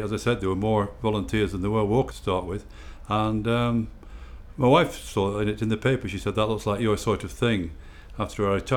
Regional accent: Clitheroe, North West England, United Kingdom; I'm 66 years old and I come from Clitheroe in Lancashire.

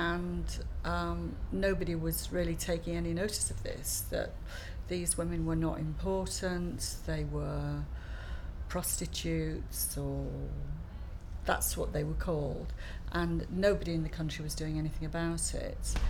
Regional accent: Bradford, Yorkshire and the Humber, United Kingdom; I'm 63 years old, and I'm from Bradford in West Yorkshire.

